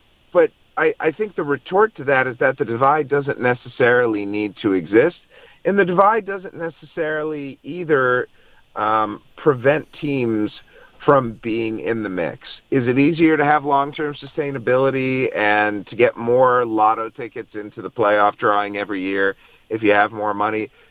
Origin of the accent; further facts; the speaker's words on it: Cleveland, Ohio, United States; now in Kansas City, United States; Tony, I grew up in Cleveland, and I live in Kansas City.